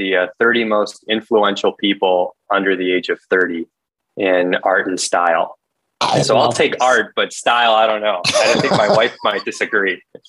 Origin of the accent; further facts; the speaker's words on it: Chicago, Illinois, United States; But I'm originally from Chicago.